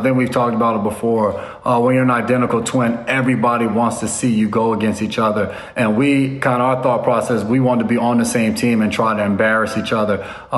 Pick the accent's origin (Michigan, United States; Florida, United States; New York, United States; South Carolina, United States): New York, United States; also born or lived in New Jersey; just growing up in New York area, New York, New Jersey area